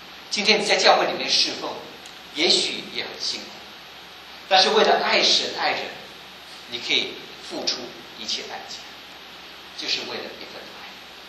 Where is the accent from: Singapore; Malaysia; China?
Malaysia; 我老家是在马来西亚